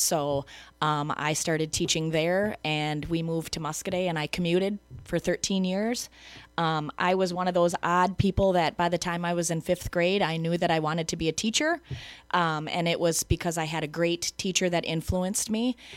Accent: Beaver Dam, Wisconsin, United States; I'm not originally from this area. I'm originally from Beaver Dam, and met my husband and decided to move to Muscadet.

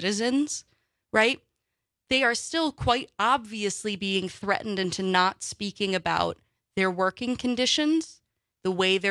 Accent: Wausau, Wisconsin, United States; Growing up in Wausau, you don't often think of central Wisconsin as the highlight, as the main center of immigration or the discussion of immigration.

